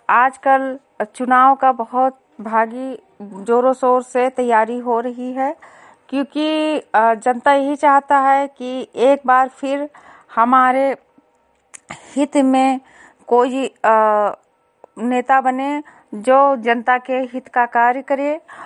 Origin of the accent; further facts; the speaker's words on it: Uttar Pradesh, India; Bahraich mobile वाड़ी से। मैं विशेषरगंज ब्लॉक से हूँ, जिला बहराइच से।